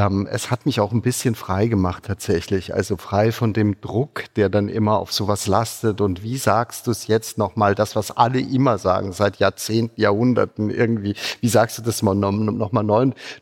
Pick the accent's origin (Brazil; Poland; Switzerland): Switzerland; Zurich; Ich bin Schweizer, man hört's nur nicht. Das ist das, was ich immer höre. Ja. Also ich bin wirklich Schweizer. Also ich bin in Zürich aufgewachsen und so. Ich bin allerdings auch tatsächlich Deutscher. Ich habe die doppelte Staatsbürgerschaft. Meine Mutter ist Deutsche